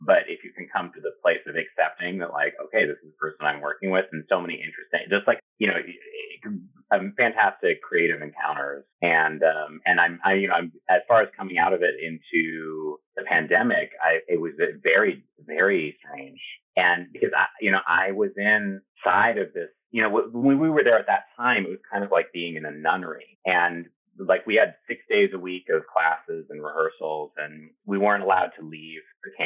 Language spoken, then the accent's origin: English; Kent, Washington, United States; Typically, I have worked with a theater company that's outside of Seattle in my hometown of Kent.